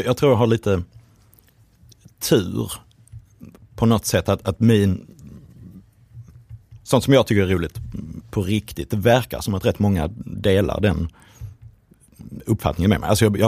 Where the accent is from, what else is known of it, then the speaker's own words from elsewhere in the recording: Eslöv, Skåne, Sweden; jag kommer ju från Eslöv